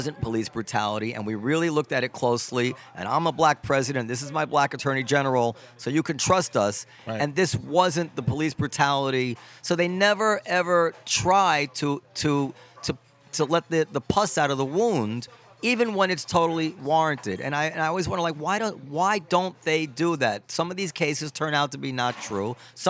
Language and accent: English; United States; And as I said, as an American, look, I understand.